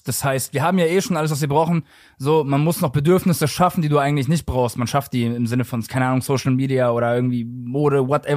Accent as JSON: {"language": "German", "country": "Croatia", "said": "Ich bin Kroate, Alter."}